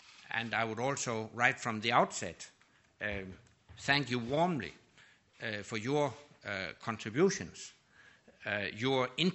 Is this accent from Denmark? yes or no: yes; Denmark; Growing up in Denmark in the 1960s, I came of age in a Europe that was divided and dangerous, when everything could end in the flash of a nuclear exchange.